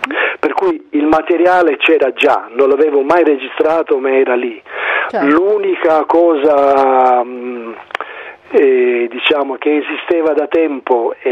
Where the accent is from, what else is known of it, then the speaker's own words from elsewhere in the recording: Rosolini, Sicily, Italy; moved away as an adult; also born or lived in Siracusa; io ho trascorso l'infanzia a Rosolini, come dicevi prima, poi l'adolescenza a Siracusa